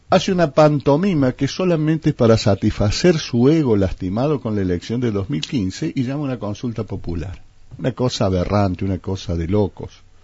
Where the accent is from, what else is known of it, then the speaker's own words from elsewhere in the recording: Villa Mercedes, San Luis, Argentina; Yo tengo 68 años, soy nacido, criado en Villa Mercedes y nunca recuerdo una inundación de este tipo.